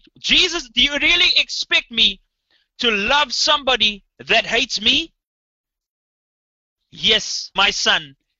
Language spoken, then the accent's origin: English; Cape Town, Western Cape, South Africa; me growing up in South Africa, in Cape Town, you know, I've always...